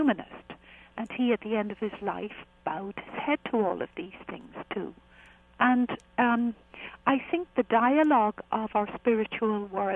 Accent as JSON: {"language": "English", "country": "Ireland", "said": "I'm Irish, of course, you can figure that out, and I'm an Irish speaker as well."}